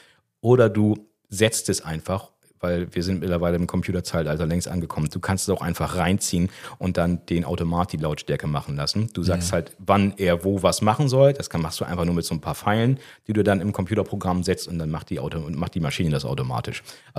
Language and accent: German; Oldenburg, Lower Saxony, Germany; accent: Bremen; Ich komme ja aus Oldenburg in Niedersachsen und dementsprechend hatte ich ein Bremer Dialekt, ein Bremer Slang und der wurde mir dann hier so ein bisschen abtrainiert.